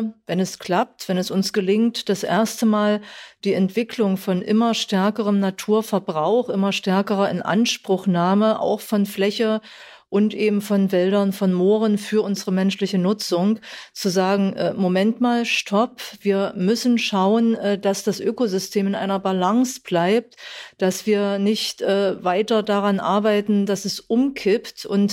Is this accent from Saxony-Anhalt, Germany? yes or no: yes; Saxony-Anhalt, Germany; Das heißt, ich komme aus Sachsen-Anhalt.